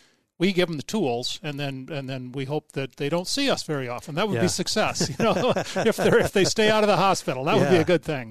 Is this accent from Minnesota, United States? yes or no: yes; Minnesota, United States; I'm from Minnesota. I'm a veteran.